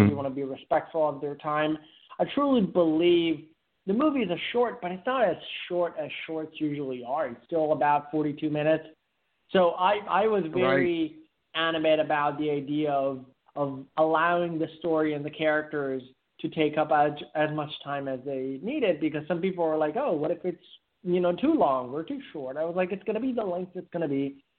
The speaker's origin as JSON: {"language": "English", "town": "Verona", "region": "Veneto", "country": "Italy", "tie": "born or raised there", "said": "that's Verona, which is up in the north between Milan and Venice. That's my hometown."}